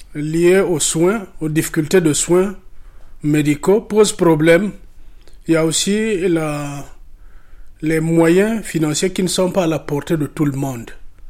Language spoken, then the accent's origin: French; Republic of the Congo; Je viens de la République du Congo, Congo-Brazzaville.